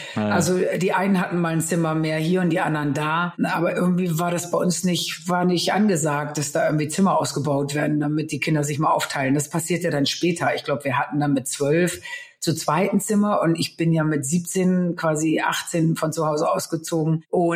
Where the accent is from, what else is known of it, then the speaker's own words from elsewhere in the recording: Northern Germany, Germany; Und das Land, wo ich nun geboren bin, das muss man einfach wissen, ist halt die Marsch.